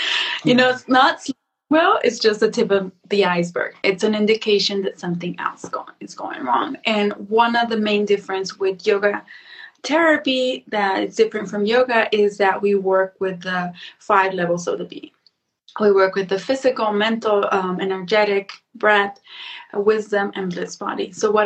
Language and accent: English; Mexico; moved away as an adult; I was not always the sleep queen. Actually born and raised in Mexico in a small town. And after graduating, after working for a few years, I decided that I wanted to learn Chinese. So I saved money and moved to China.